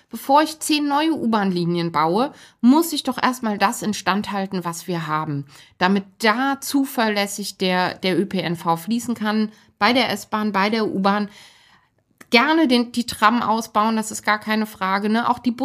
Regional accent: West Germany, Germany; Ich komme aus Westdeutschland ursprünglich.

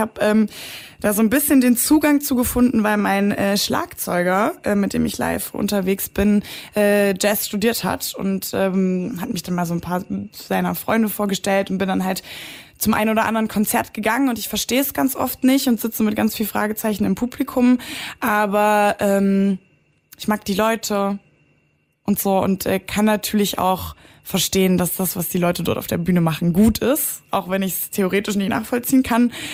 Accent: Saxony-Anhalt, Germany; Ich komme aus dem Südharz, Sachsen-Anhalt, da bin ich groß geworden, bin da auch geboren. Und ja, habe da dann sozusagen eine sehr ruhige Kindheit auf dem Dorf verbracht

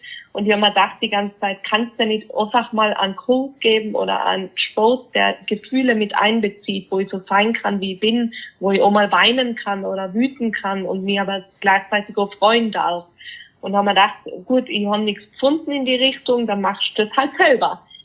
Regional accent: Innsbruck, Tyrol, Austria; ich komme ja aus Innsbruck, Österreich, wie du schon selber gesagt hast.

